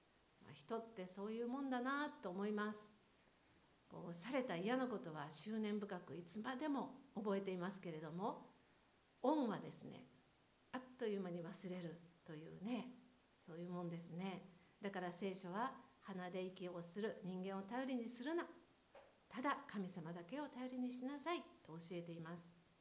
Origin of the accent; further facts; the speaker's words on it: Osaka, Japan; 私も大阪出身の超イラチで、